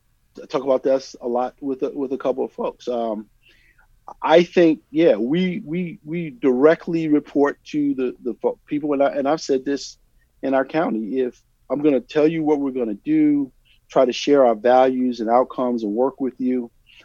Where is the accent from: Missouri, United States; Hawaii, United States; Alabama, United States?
Alabama, United States; Bessemer; born there; A grandfather, and I was born in Bessemer, Alabama.